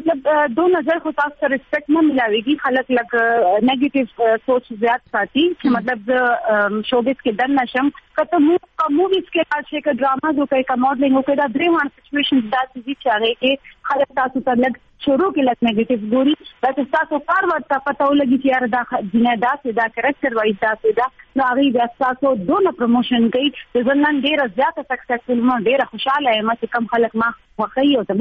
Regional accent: Mohmand Agency, Khyber Pakhtunkhwa, Pakistan; now in Peshawar, Pakistan; اکچولی زه پېښور کې پاتې کېږم خو موږ پښتانه یو. زه اکچولی یم مومند ایجنسی نه.

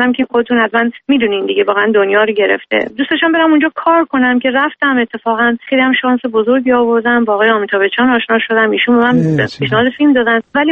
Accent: Iran; وقتی فهمید که مثلا ما ایرانی هستیم

